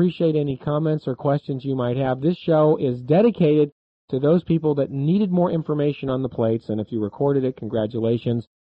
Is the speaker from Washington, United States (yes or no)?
no; Missouri, United States; Well, it's just, you know, I'm from Missouri, and I'll tell you, Roberta, it took me a long time to embrace astrology.